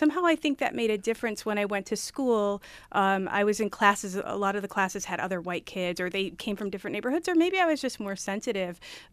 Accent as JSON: {"language": "English", "town": "Rochester", "region": "New York", "country": "United States", "tie": "born or raised there", "said": "Well, Ghost Bread is a book about growing up in Rochester and in Western New York."}